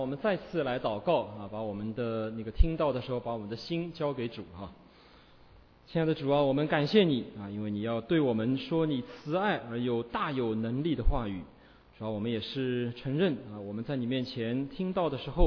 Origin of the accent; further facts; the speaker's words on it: China; 比我们中国人更多些